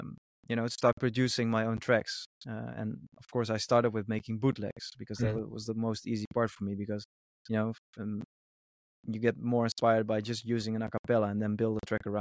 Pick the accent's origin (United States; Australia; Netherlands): Netherlands; Breda, North Brabant; English is a second language; in local bars here in Breda, in my hometown in the Netherlands